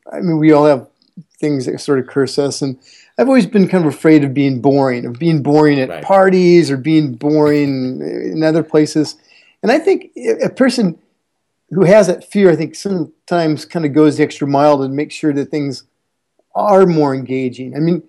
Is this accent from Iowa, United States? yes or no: yes; Iowa, United States; Well, so anyway, I grew up in Iowa, which is about the least coolest state to be from in all of the United States.